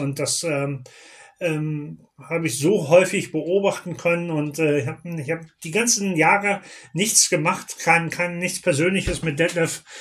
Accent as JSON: {"language": "German", "town": "Münster", "region": "North Rhine-Westphalia", "country": "Germany", "said": "nach Münster, in meine alte Heimat."}